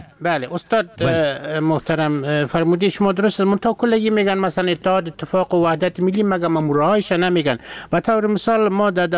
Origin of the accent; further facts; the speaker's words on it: Afghanistan; وقتی که افغان میگین یعنی مساوی است بین ما ترکمن و ازبک و شما پشتون، کل ما یک افغان هستیم.